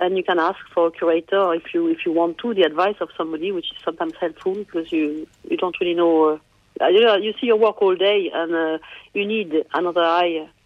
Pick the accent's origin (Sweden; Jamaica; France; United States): France; English is a second language; now in Donegal, Ireland; I'm from France.